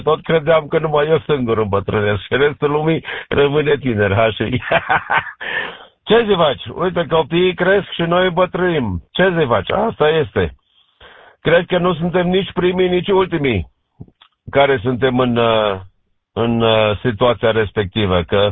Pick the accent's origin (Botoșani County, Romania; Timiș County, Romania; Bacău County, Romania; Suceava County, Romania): Timiș County, Romania; Timișoara; moved away; also born or lived in Brăila; Acolo am crescut, la Timișoara m-am născut, la Timișoara m-am dus la școală, până am plecat din 85 am plecat din România și din 97 n-am mai fost.